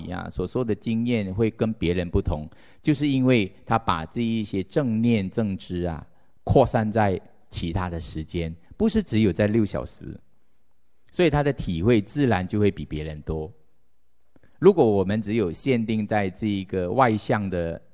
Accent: Malaysia; 我家乡，其实我从我家乡呢，其实在马来西亚算是佛教的边地

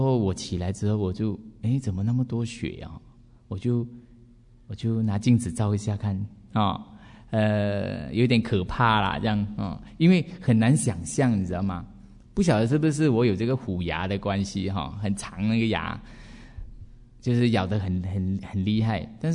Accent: Malaysia; 我们外国人那边，我们马来西亚没有在点这种

